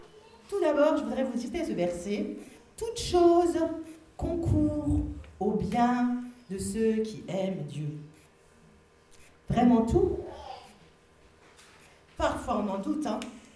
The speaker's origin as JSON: {"language": "French", "region": "Grand Est", "country": "France", "said": "Je viens d'Alsace et j'ai pas la prétention de faire une conférence."}